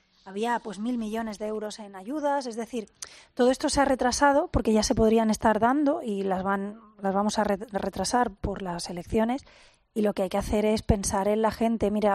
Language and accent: Spanish; Andalusia, Spain; usted y yo somos andaluces